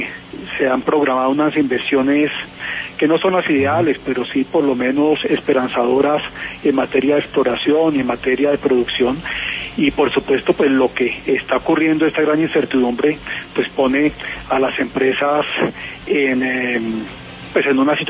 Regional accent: Colombia

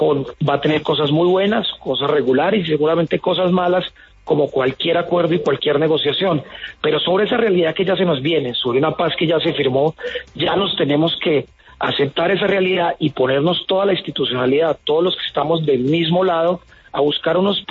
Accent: Colombia; no solamente hacia las FARC, sino entre nosotros mismos como colombianos

